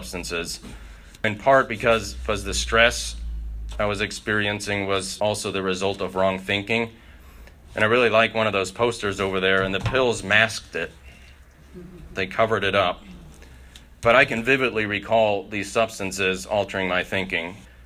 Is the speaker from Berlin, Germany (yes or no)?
no; Munich, Bavaria, Germany; now in United States; I was born in Munich, Germany. I grew up in a traditional two-parent, two-child family. I moved to the United States in 1985 when my dad accepted a job opportunity here and we all moved.